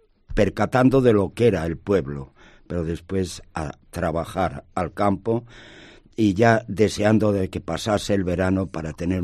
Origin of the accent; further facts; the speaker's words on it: Anaya, Castile and León, Spain; Yo soy de Anaya. Mis padres, labradores